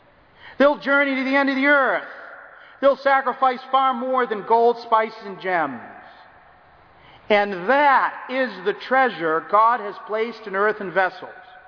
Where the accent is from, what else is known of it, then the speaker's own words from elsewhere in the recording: New England, United States; Growing up in New England, everybody knew who the Catholics were.